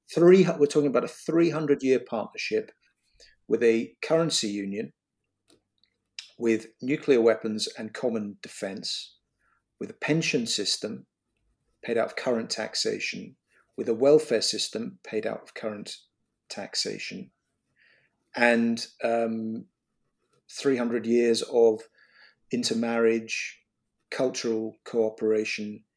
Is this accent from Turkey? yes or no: no; Scotland, United Kingdom; You know, I'm a Scottish unionist who voted for Brexit, so of course I can see the irony.